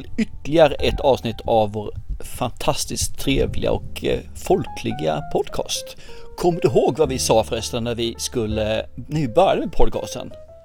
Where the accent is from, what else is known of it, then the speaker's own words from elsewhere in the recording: Småland, Sweden; accent: Småland dialect; Det ska ju vara min småländska som kanske inte går hem alltid